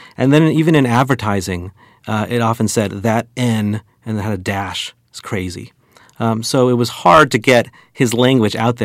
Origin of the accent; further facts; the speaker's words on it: California, United States; as a white Jewish kid growing up in the San Fernando Valley, very suburban